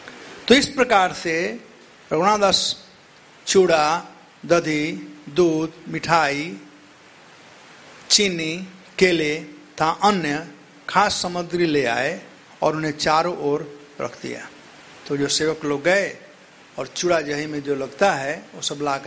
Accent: Bihar, India; हमारे यहाँ बिहार में तो पहले उसको दूध में करते हैं और बाद ऊपर से दही डालते हैं।

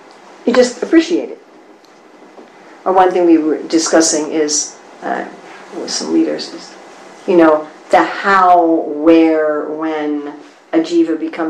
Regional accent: New York City, New York, United States; I grew up in New York City.

